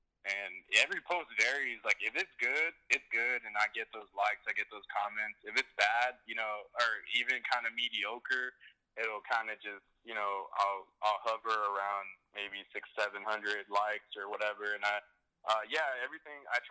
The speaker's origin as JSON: {"language": "English", "region": "Texas", "country": "United States", "lives_now": "Los Angeles, United States", "said": "I live in L.A. I'm originally from Texas, but I live in L.A."}